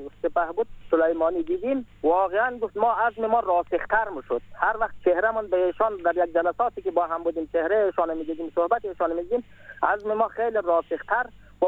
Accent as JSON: {"language": "Persian", "town": "Waras", "region": "Bamyan", "country": "Afghanistan", "said": "ما از بامیان هستیم، از ولسوالی ورس هستیم."}